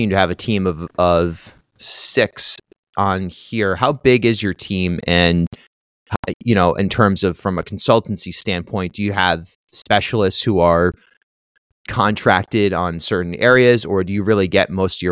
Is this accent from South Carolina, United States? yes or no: no; Charlestown, Rhode Island, United States; I grew up in Charlestown.